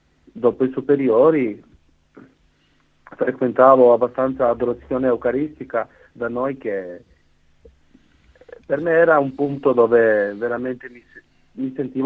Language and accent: Italian; Zagreb, City of Zagreb, Croatia; sono dal 95, nato in agosto, sono nato e cresciuto a Zagabria in Croazia e sono ultimo dei 7 figli, una famiglia numerosa di tradizionale cattolica